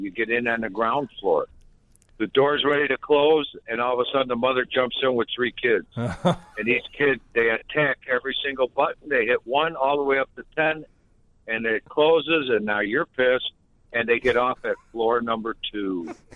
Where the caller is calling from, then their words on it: Bartlett, United States; Bartlett.